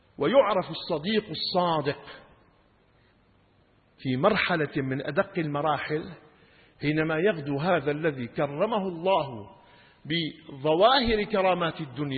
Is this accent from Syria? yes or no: yes; Syria; accent: Levantine (Shami); بس يعني هيك على ترتيبه كما نقول في لهجتنا الشامية على عجره وبجره